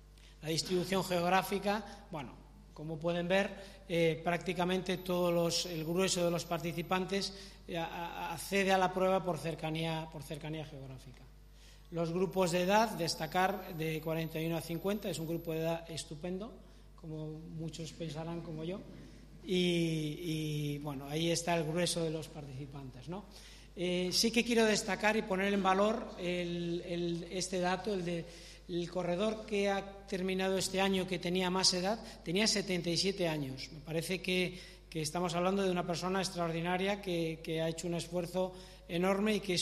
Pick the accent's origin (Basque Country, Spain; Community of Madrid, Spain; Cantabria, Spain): Cantabria, Spain; Santander; yo soy de Santander.